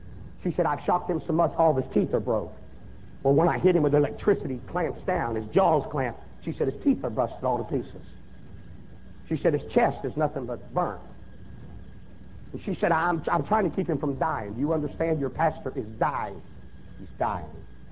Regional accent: Mississippi, United States; We're from Mississippi, and I'm not being mean, but blacks live on one side of Mississippi, and whites live on the other side of Mississippi.

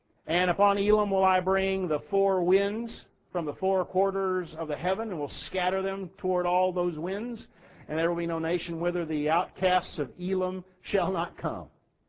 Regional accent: Texas, United States; now in Minnesota, United States; because I grew up in Texas, and now you're in Minnesota

